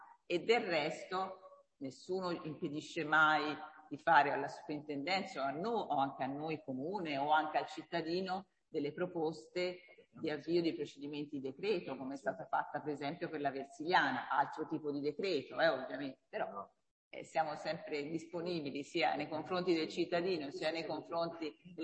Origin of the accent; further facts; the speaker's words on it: Altopascio, Tuscany, Italy; per esempio io vengo dal territorio d'Alto Pascio dove c'era una mega area vincolata